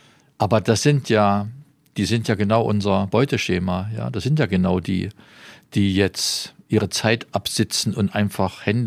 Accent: Jena, Thuringia, Germany; also born or lived in Meiningen / Leipzig; Ich bin in Meiningen geboren, aber aufgewachsen bin ich in Jena, die ersten 18 Jahre. Mhm. Dann habe ich gelernt, war bei der Armee, habe in Leipzig studiert und habe dann in Leipzig geheiratet. Dort haben wir unsere 6 Kinder gekriegt.

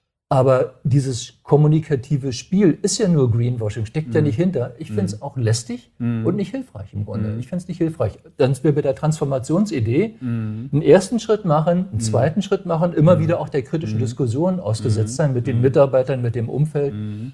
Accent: Berlin, Germany; Ich sage noch DDR, ich komme ja aus Berlin, habe DDR-Musik, immer mitgehört

